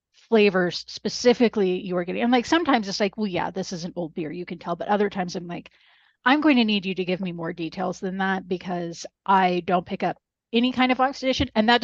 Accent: United States; I grew up in the United States and I specifically grew up as a beer drinker in kind of the gold rush

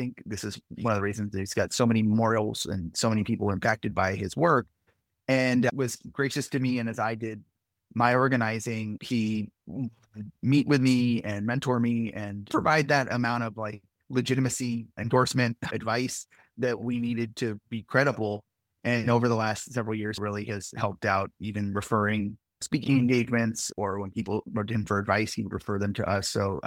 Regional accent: San Pedro, California, United States; now in Portland, United States; I live in Portland. I've got some kids. I haven't had a car since they were very small. I grew up in Los Angeles in San Pedro

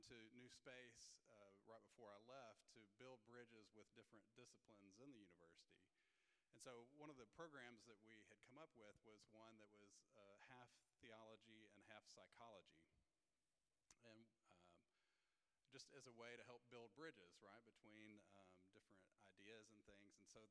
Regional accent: the South, United States; being from the South, from the U.S., though, is that I talk real slow, so if you don't understand my accent

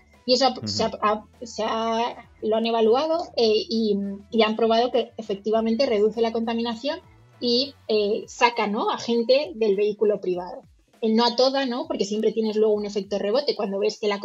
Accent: Madrid, Community of Madrid, Spain; Aquí en Madrid, yo soy de Madrid

